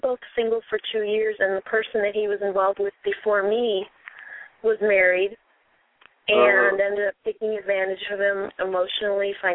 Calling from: Chicago, Illinois, United States; I'm calling from Chicago.

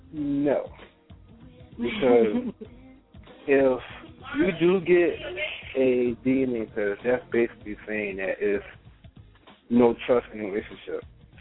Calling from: South Carolina, United States; Yeah, I'm calling from South Carolina.

